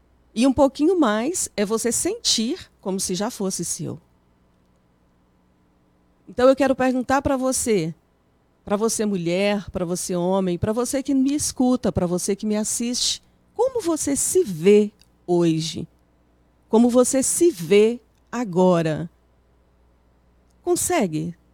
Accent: Timóteo, Minas Gerais, Brazil; sou de Timóteo

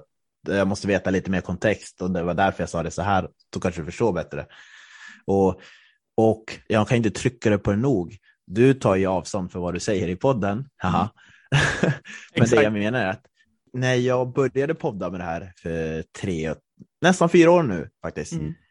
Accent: Östersund, Jämtland County, Sweden; now in Stockholm, Sweden; jag har ju bott nu i Stockholm i ett antal år. Och jag bodde hemma i Östersund i 1,5 år och sen har jag varit borta

